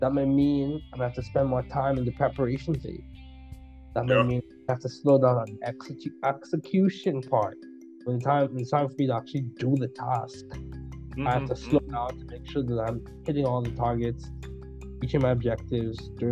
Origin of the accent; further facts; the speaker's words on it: Bahamas; I'm from the Bahamas, so we say things a little differently.